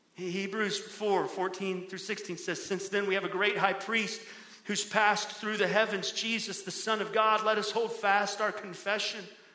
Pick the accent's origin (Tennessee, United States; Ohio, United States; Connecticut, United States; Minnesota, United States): Ohio, United States; now in Florida, United States; Now, as a kid growing up in Ohio, I never quite understood the example of a lizard getting into a king's palace. But now, having lived in Florida for over 20 years, I get it.